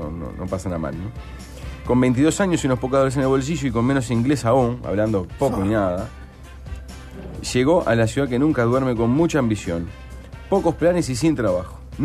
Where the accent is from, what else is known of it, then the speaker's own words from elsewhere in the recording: Canelón Chico, Canelones, Uruguay; Yo soy de Canelón Chico, ¿sabes?